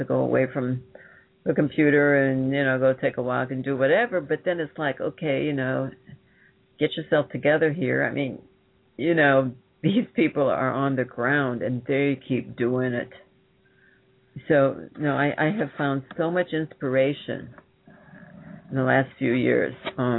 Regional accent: United States; there's wonderful people in this country.

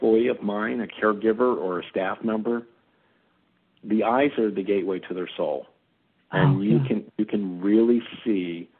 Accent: Baltimore, Maryland, United States; And I was born and raised there. I didn't have a very different life from many others. I grew up in the 1960s.

